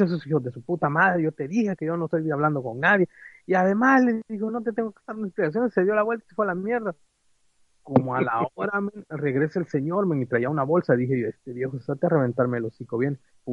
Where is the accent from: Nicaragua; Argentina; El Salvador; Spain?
El Salvador; Mira, yo soy un buen salvadoreño y todo salvadoreño que se respete es desconfiado, güey.